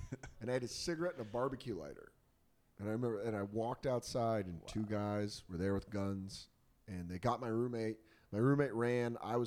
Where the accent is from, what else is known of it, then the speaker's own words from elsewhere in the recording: Aurora, Colorado, United States; I'm from Denver and San Francisco. Like, my dad lived in San Francisco. My mom lived in Denver. I was raised in Denver. Aurora, okay. Specifically. A-Town.